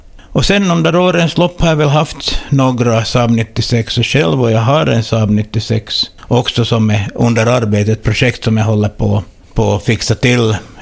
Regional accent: Ostrobothnia, Finland; accent: Iskmo, Jungsund, Vasa and Kvevlax dialect mix; min dialekt som jag sjunger på så det är väl min egen dialekt. Man kan inte sätta in något fack för Iskmo och Jungsund då kanske lite Vasa och sen kanske jag har rört mig rätt så mycket Kvävlax också de senaste åren

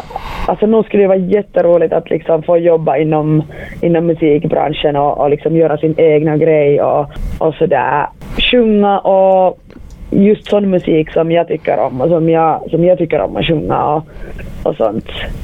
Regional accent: Vaasa, Ostrobothnia, Finland; moved away as an adult; now in Helsinki, Finland; Jag är från Vasa, så jag har gått i Kula-institutet. Så länge jag har bott i Vasa, jag flyttade till Helsingfors snart 5 år sedan.

